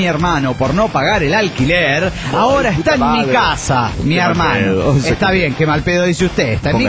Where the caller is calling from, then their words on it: Monterrey, Nuevo León, Mexico; Hola, soy el relojero de Monterrey.